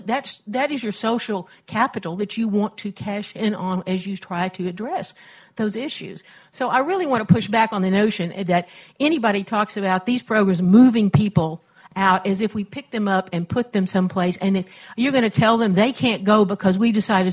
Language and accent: English; Dallas, Texas, United States; from Dallas.